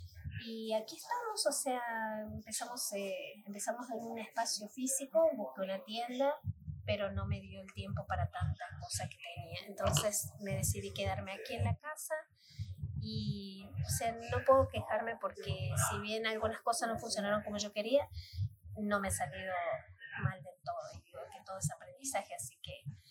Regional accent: Argentina; moved away as an adult; Yo vengo de Argentina. Hace 3 años todavía estoy aquí. En abril de este año va a ser 3 años recién que estoy aquí.

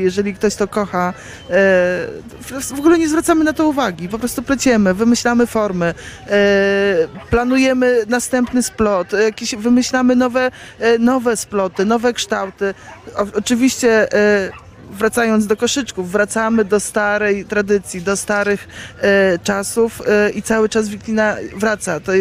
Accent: Gołąb, Lublin Voivodeship, Poland; Jestem z Gołębia, to jest teren nadwiślański, także rośnie nam ta wiklina pod domem, że tak powiem.

